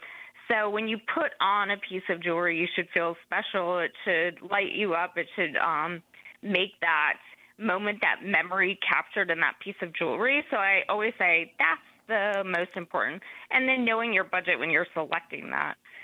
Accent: Wisconsin, United States; So I'm actually from Wisconsin.

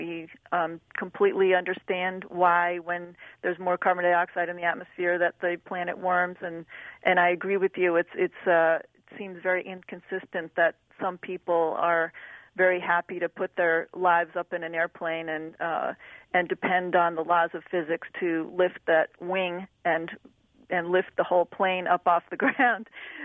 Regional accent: New England, United States; But, I grew up in New England where, the weather is also pretty influential in everybody's everyday lives.

